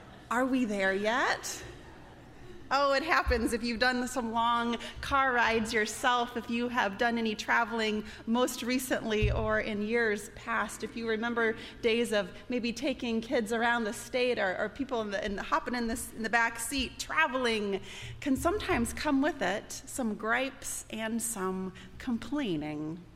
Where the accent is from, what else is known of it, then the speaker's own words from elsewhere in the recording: Nebraska, United States; We took a journey to Nebraska, my home state, where I'm from, and had a chance to visit with family and see friends.